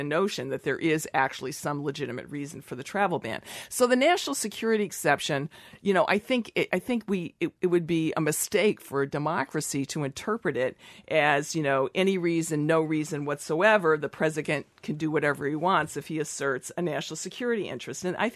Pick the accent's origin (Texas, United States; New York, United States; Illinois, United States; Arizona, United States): Illinois, United States; And, notably, I grew up in Illinois, right?